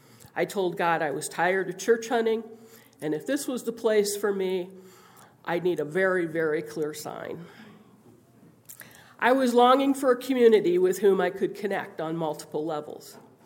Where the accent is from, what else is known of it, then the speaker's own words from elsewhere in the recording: Iowa, United States; also born or lived in Wisconsin; I was born and raised mainly in Iowa with Dunkard Brethren roots on my mother's side. My dad pastored small Baptist congregations that couldn't afford to pay a pastor full time. We moved a lot.